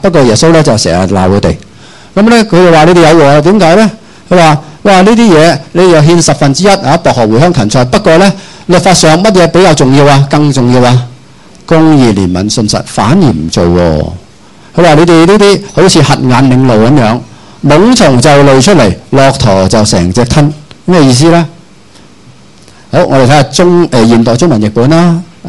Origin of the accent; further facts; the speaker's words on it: China; 好像我中国人种米，